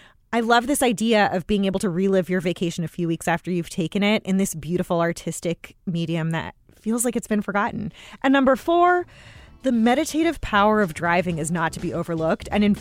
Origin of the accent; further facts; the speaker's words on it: Miami, Florida, United States; also born or lived in California; when I was born, I was born in California, and my parents moved the whole family to Miami when I was like 3 years old